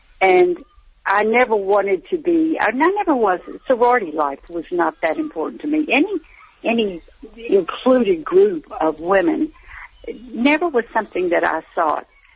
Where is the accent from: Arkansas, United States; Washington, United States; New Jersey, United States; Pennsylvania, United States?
Arkansas, United States; Pine Bluff; And I had been invited there on full music scholarship when I graduated from high school in my hometown of Pine Bluff.